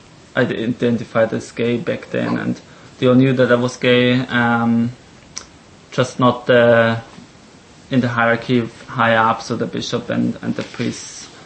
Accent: Austria; English is a second language; the whole lifestyle in Austria is very dominant Catholic, and that's how I grew up in Austria.

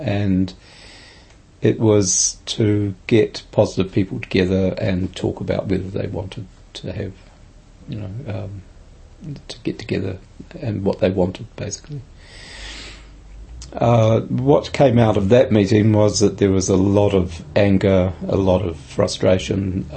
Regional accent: Christchurch, Canterbury, New Zealand; also born or lived in San Francisco / Auckland / Thames; I am originally from Christchurch. I was born here in 1954 and moved to San Francisco in the 80s and then back to Auckland, where I lived for 15 years, and then in Thames in the Coromandel for another few years, and then back to Christchurch in the early 2000s.

